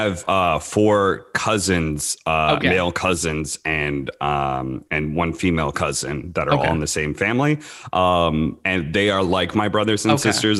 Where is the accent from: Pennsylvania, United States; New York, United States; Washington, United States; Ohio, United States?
Washington, United States; Yeah, I grew up between Seattle and Portland. Those two areas.